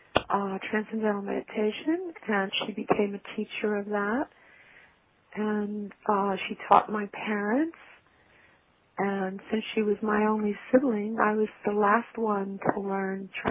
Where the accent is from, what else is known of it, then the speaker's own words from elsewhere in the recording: New York City, New York, United States; when I was a small child, I grew up in New York City, in Brooklyn, New York City. And I was born into a Jewish family there, a rather poor Jewish family, actually.